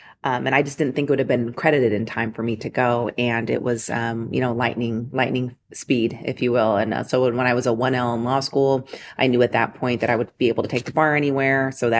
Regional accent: Las Vegas, Nevada, United States; But, you know, I grew up in Las Vegas, went to, you know, elementary, middle, and high school here, went to undergrad just up north at the University of Nevada in Reno.

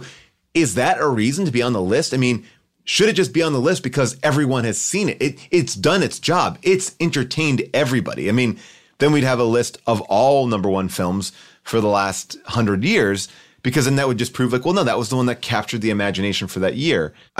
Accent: New York City, New York, United States; when I was a kid growing up, I grew up in New York City, and my dad and I would go see theater shows all the time because it was affordable and it was fun.

